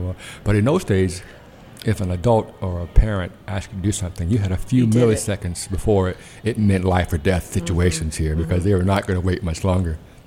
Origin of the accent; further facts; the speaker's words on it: the South, United States; I was growing up in the Jim Crow South in the 1960s, black and queer